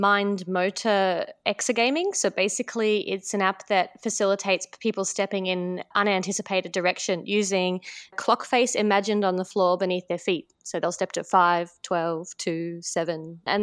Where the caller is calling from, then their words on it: Brisbane, Queensland, Australia; It's 10 past 8 on Wednesday, the 4th of July in Brisbane, Australia.